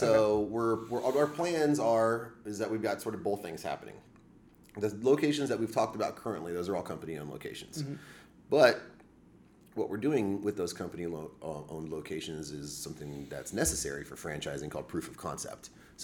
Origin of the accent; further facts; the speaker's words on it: Oviedo, Florida, United States; So, and I'm from Oviedo. So I know what's going on out there.